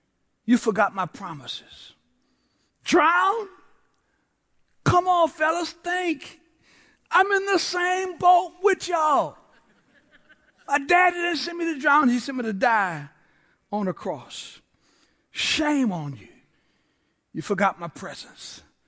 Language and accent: English; New Orleans, Louisiana, United States; when I was a kid growing up in the Lower Ninth Ward in New Orleans, I loved Saturday morning cartoons because that's when my superheroes came on.